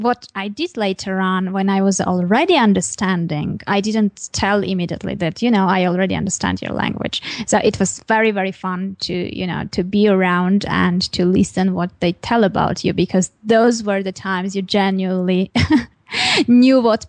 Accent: Armenia; English is a second language; also born or lived in Bulgaria; I already had friends here in Armenia

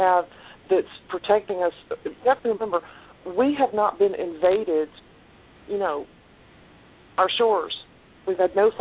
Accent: United States; All I have to say is I'm an American.

